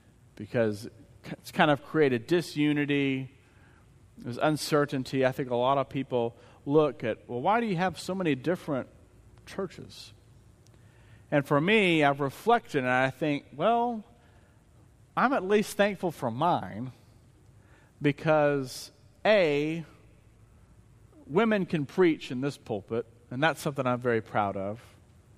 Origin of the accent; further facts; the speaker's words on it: Searcy, Arkansas, United States; Many of you know that I grew up in Searcy, and my home church is First Methodist in Searcy.